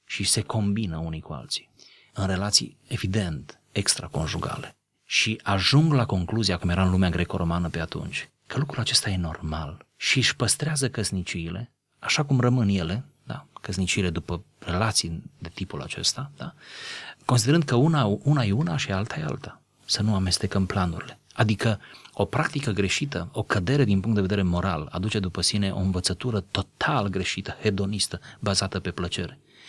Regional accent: Romania; În contextul nostru, pentru că noi doi suntem români, a fi creștin înseamnă a fi deasupra românității tale.

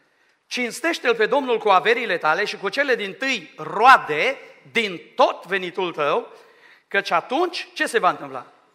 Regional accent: Romania; now in England; Știți cum sunt ăștia din România? De când sunt în Anglia, operații, accidente, mormântări, numai în drame trăiesc, știți?

